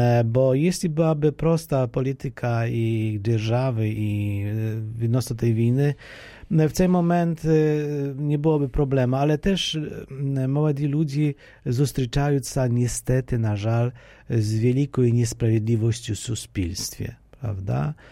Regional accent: Poland; Ukrainian is a second language; Українська, і ми то слышимо, ми поляки дуже задоволені з тієї служби українських молодих людей

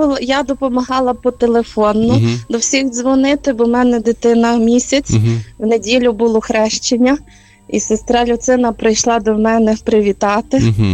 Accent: Lviv, Lviv Oblast, Ukraine; Я з Львова, з Левандівки, з парафії чудотворного медальйону Матері Божої непорочного зачаття.

